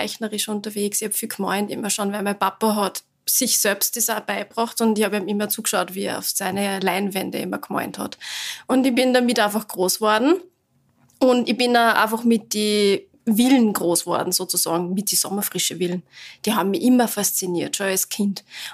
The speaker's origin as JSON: {"language": "German", "town": "Seewalchen am Attersee", "region": "Upper Austria", "country": "Austria", "tie": "born or raised there", "said": "Also ich bin ja in Severichen am Attersee geboren, bin da aufgewachsen."}